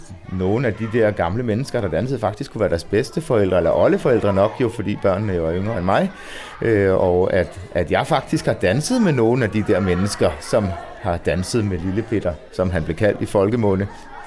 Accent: Zealand, Denmark; den er så tæt på min egen lokation, der hvor jeg er vokset op

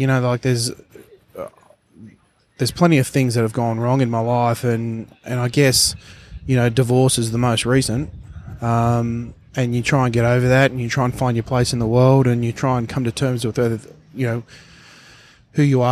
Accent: Tamworth, New South Wales, Australia; Well, I grew up, even though I did – my hometown's Tamworth. We've spent our entire lives chasing the sea, my family

